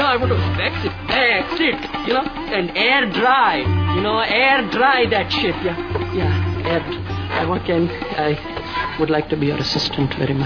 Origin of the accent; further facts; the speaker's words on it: Bangalore, Karnataka, India; English is a second language; now in United States; I'm an exchange student from Bangalore, India.